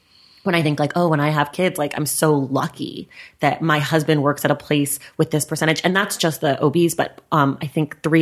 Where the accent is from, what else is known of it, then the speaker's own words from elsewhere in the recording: Oakland, California, United States; I'm from Oakland.